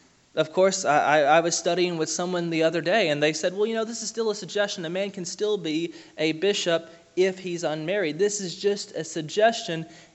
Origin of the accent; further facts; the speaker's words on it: Alabama, United States; Now, I'm from Alabama. I didn't really deal with sheep too much. We had a lot of cattle. We did not have a lot of sheep.